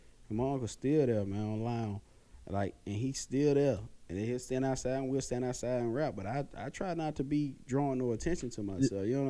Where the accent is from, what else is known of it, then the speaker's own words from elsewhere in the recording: Raleigh, North Carolina, United States; especially like in Raleigh, man, like all the cats I grew up with in Raleigh